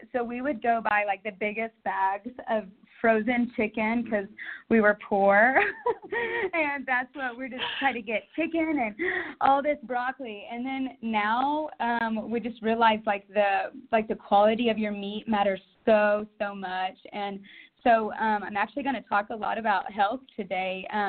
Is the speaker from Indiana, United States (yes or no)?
no; Oklahoma, United States; Yeah, no, for like food-wise, because we are both from Oklahoma, so sweet tea was all in moderation